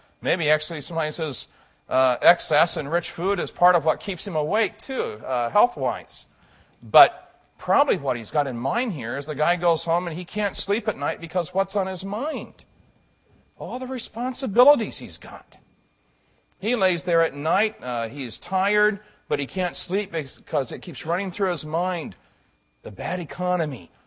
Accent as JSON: {"language": "English", "region": "Illinois", "country": "United States", "tie": "born or raised there", "said": "He was an air conditioning furnace installer and repair in the town I grew up in Illinois."}